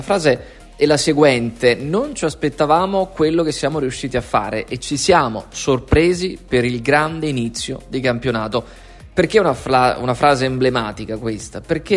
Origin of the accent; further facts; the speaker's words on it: Naples, Campania, Italy; e da napoletani non possiamo che essere contenti per lui